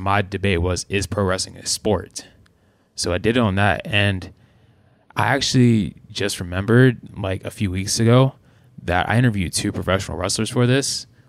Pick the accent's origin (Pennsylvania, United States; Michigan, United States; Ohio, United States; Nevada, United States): Pennsylvania, United States; Pittsburgh; Yeah, I'm from Pittsburgh.